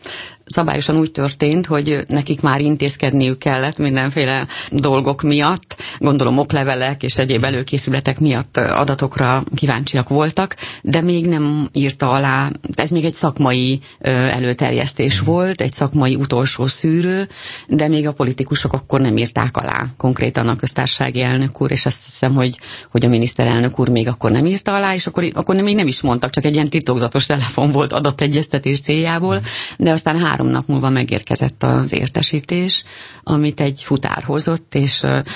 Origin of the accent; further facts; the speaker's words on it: Ősi, Veszprém County, Hungary; born there; Így van, én egy kis, nagyon kis faluban születtem, egy 2000 lelkes kis faluban, egy Veszprém megyei kis faluban, Ősiben